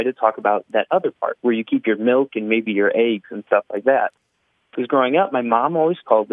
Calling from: Valparaiso, Indiana, United States; I'm calling from Valparaiso, Indiana.

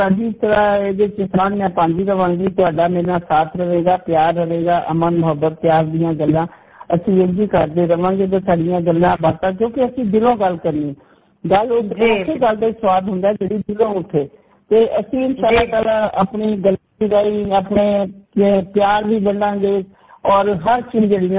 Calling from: Lahore, Punjab, Pakistan; ਮੈਂ ਪਾਕਿਸਤਾਨ, ਖੂਬਸੂਰਤ ਪਾਕਿਸਤਾਨ ਆਪਣੇ ਮੁਲਕ ਚ ਬੋਲੀ ਪਈ ਹਾਂ ਔਰ ਬੜਾ ਹੀ ਪਿਆਰਾ ਸ਼ਹਿਰ ਲਾਹੌਰ ਦੇ ਵਿੱਚ ਬੋਲੀ ਪਈ ਹਾਂ।

